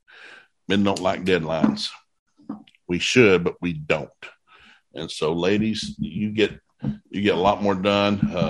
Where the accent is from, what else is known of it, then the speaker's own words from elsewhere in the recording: the South, United States; And so I grew up in the South. We thought, well, you get one spouse